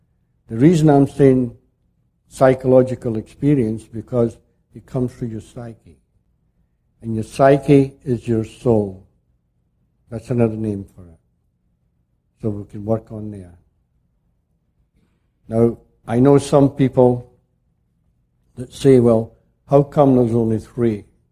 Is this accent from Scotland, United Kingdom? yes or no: yes; Scotland, United Kingdom; Now, I'm a Scotsman.